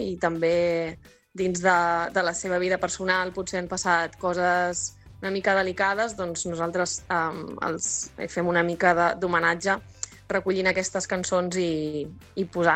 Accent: La Canonja, Catalonia, Spain; jo soc de la Canonja, un poble de Tarragona

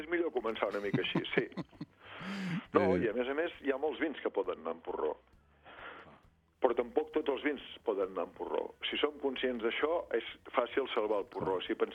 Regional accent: Besalú, Catalonia, Spain; A casa meu, que sóc de Besalú, fèiem...

